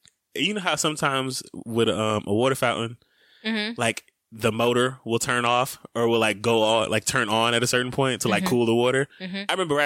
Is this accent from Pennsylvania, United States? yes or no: no; Scottsdale, Arizona, United States; I'm from Scottsdale. We mispronounce stuff on purpose.